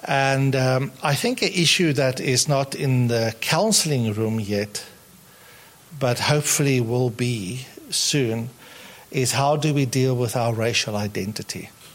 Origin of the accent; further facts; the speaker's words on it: South Africa; I'm South African, so I don't always know if I reach the target.